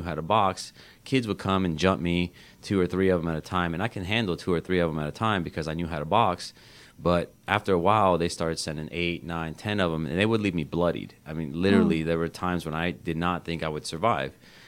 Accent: Miami, Florida, United States; I grew up in the grip of poverty. We were raised in Miami-Dade County where it was tough

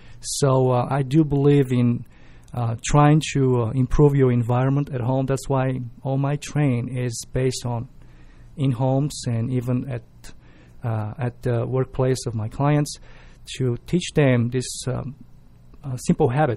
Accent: Bulgaria; English is a second language; From where I'm coming from Bulgaria, and even, you know, most part of the Europe, a lot of people walking.

